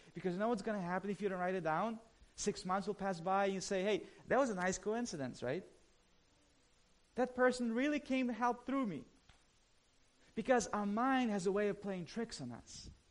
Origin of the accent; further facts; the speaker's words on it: Ukraine; I grew up in Ukraine